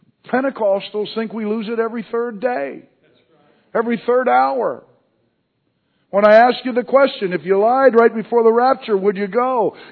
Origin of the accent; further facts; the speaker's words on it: Montana, United States; When I was growing up in Montana, we had a speed limit of about 80 miles an hour on our freeways.